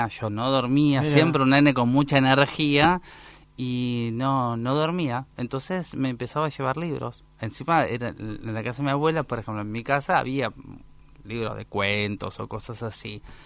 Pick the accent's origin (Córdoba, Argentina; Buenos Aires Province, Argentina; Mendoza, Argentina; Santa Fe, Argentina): Buenos Aires Province, Argentina; Longchamps; Después yo soy, digamos, de Longchamps, del conurbano.